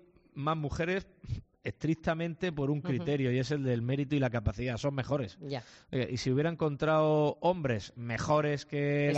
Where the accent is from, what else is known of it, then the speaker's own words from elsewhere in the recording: Lorca, Region of Murcia, Spain; como presidente de la región de Murcia muchísimo, pero sobre todo como hombre, como murciano, como lorquino